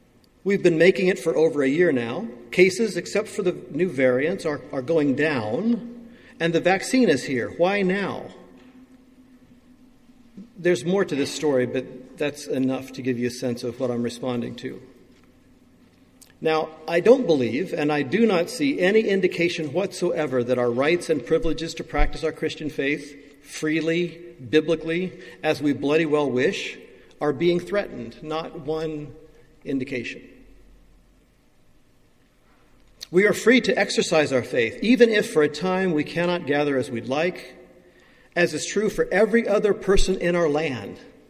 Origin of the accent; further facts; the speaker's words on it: United States; I'm an American, so I can say stuff like that, I think.